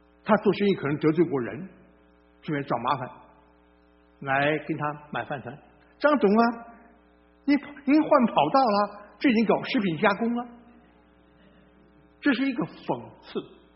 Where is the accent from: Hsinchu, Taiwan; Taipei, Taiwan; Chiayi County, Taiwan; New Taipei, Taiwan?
Hsinchu, Taiwan; 我小时候在新竹